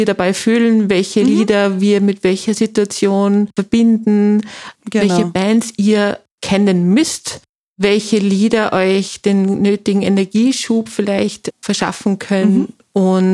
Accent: Tyrol, Austria; now in Vienna, Austria; Wie die Rebecca bin ich auch aus Tirol, wie man unschwer wahrscheinlich auch hört.

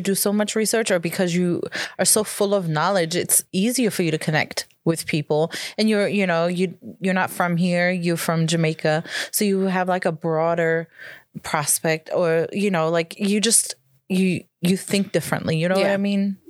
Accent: Bosnia & Herzegovina; English is a second language; like I used to tell people I'm from Bosnia and people would be like, Boston?

